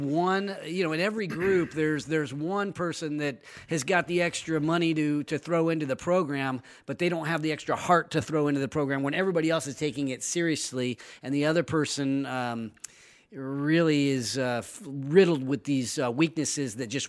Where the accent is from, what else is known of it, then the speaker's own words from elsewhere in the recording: California, United States; So I'm this person that really loves my hometown, and you are one of the most successful people in our little hometown here, right in the South Placer, which is part of the Sacramento area.